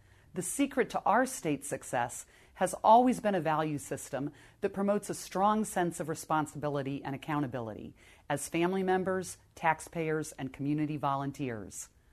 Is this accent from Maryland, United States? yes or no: no; Indiana, United States; It's a pleasure to speak to you from Hamilton County in my home state of Indiana. I've lived in Indiana just about all my life.